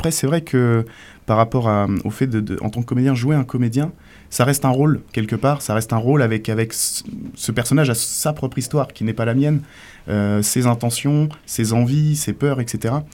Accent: Normandy, France; moi, je suis pas du tout d'ici, pas du tout du coin, moi, je suis de Normandie.

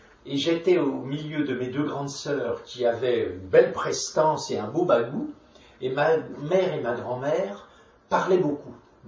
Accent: Troyes, Grand Est, France; also born or lived in Romilly-sur-Seine; Pourtant, quand j'étais petit, on habitait en Champagne, dans une ville qui s'appelle Troyes, mais je suis né à Romilly-sur-Seine, qui est une ville où on fabriquait les chaussettes.

